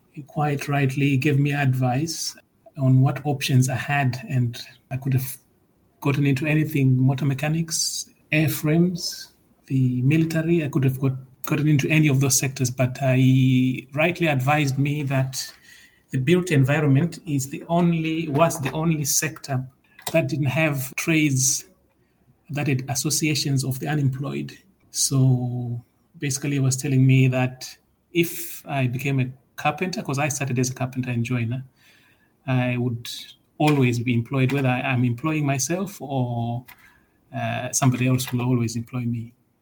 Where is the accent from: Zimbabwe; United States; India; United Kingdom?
Zimbabwe; I'm originally from Zimbabwe, and I'm studying a master's degree in quantity surveying.